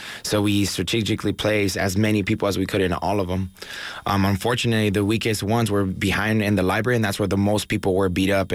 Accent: Mexico; now in United States; I'm an immigrant student. I was born in the U.S., but I grew up in Mexico, and then we came back for the education.

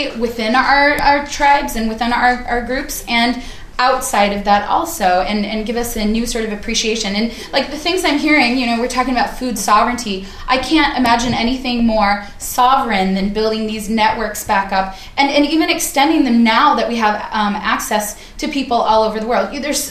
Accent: the Dakotas, United States; And I'm from the Dakotas, right? So like the most landlocked place.

